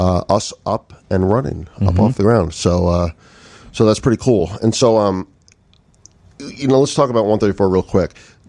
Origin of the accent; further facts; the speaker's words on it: New York, United States; I'm from New York